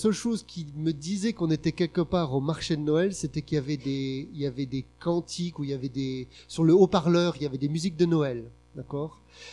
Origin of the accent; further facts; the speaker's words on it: Grand Est, France; moi, j'ai grandi en France. J'ai grandi dans l'Est de la France, avec les 500 autres tarés, là.